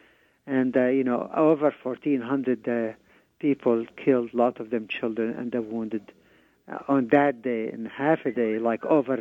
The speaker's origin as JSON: {"language": "English", "town": "Hama", "region": "Hama Governorate", "country": "Syria", "tie": "born or raised there", "said": "flooded most of my hometown in the old country, in the city of Hama, where tens of thousands of people killed"}